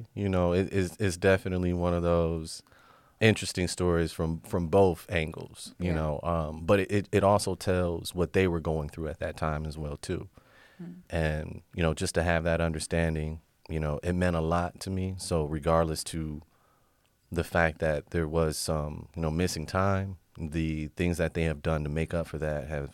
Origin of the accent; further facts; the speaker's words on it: Toledo, Ohio, United States; born and raised here in Toledo, Ohio. So I've lived on like every single side of Toledo. I grew up on Waite initially, down the street from Robinson High School